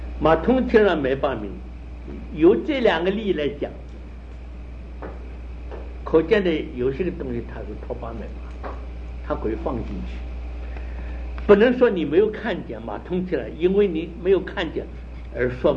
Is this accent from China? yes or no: yes; China; 我们中国人最早的像墨子他们搞这个逻辑也是这样在搞的